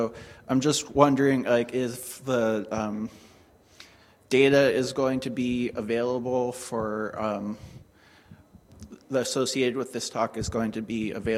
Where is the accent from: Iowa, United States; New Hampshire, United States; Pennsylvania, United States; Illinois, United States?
New Hampshire, United States; I'm from New Hampshire and have done a lot of hiking in the area being mapped here with topo maps.